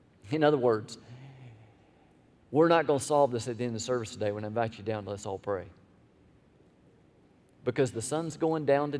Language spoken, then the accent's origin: English; the South, United States; Now, I want you to know, I am white, okay? I grew up in the South, okay?